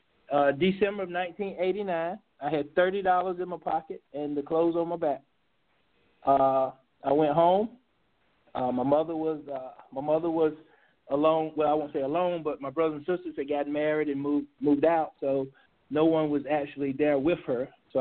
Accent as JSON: {"language": "English", "town": "Marshville", "region": "North Carolina", "country": "United States", "tie": "born or raised there", "said": "I'm a native of Marshville. I was born there in Marshville. My mother's a native of Marshville. My father is a native of Anson County over in the White Store area. Grew up there in Marshville."}